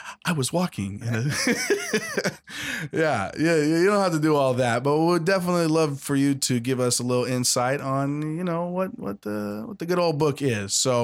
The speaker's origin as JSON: {"language": "English", "country": "Jordan", "said": "they'll know that I'm from Jordan."}